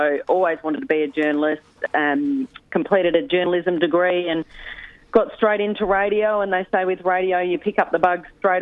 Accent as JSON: {"language": "English", "town": "Adelaide", "region": "South Australia", "country": "Australia", "tie": "born or raised there", "said": "because I wasn't exposed to that as a kid growing up in Adelaide."}